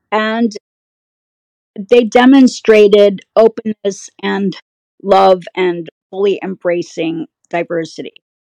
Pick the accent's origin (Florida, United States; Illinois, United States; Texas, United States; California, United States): California, United States; Los Angeles; we were raised in Los Angeles where, you know, if you're at TV studios, you see Hollywood royalty all the time.